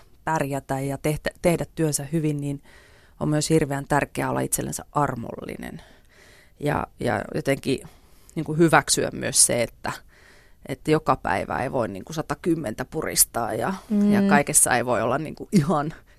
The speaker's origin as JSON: {"language": "Finnish", "town": "Jyväskylä", "region": "Central Finland", "country": "Finland", "tie": "born there", "said": "Mut mä oon oikeasti syntynyt Jyväskylässä."}